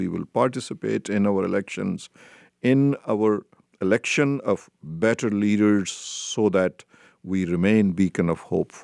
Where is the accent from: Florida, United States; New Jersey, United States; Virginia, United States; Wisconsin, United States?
Virginia, United States; As I come from Virginia, and Virginia has shown that there is solution to this difficult moment in our history.